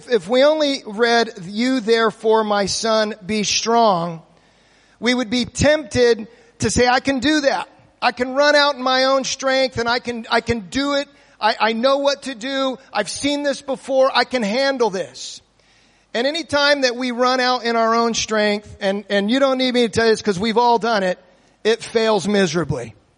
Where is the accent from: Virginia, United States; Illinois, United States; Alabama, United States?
Virginia, United States; Harrisonburg; I am from Harrisonburg, Virginia, Horizon Christian Fellowship.